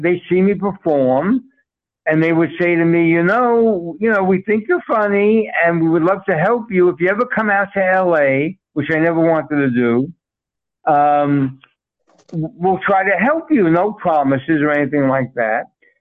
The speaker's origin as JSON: {"language": "English", "town": "New York City", "region": "New York", "country": "United States", "tie": "born or raised there", "said": "Yeah, well, I grew up in the Bronx, New York, and I was a latchkey kid."}